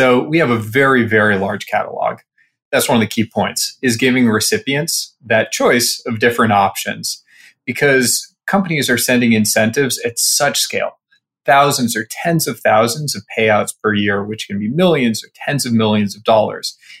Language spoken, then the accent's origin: English; Berkeley, California, United States; So I grew up on the West Coast in Berkeley, California, and got into, you know, this will be relevant to the company, got into coding when I was pretty young